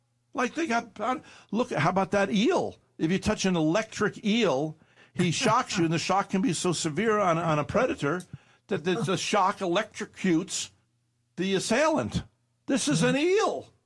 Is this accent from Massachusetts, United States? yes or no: no; Poughkeepsie, New York, United States; I was a shoeshine boy in Poughkeepsie, New York. I grew up in Poughkeepsie.